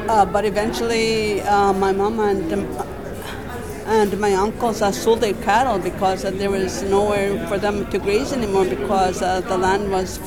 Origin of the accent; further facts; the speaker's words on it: Lake St. Martin, Manitoba, Canada; when I was growing up in Lake St. Martin, I saw the changes that had occurred over time.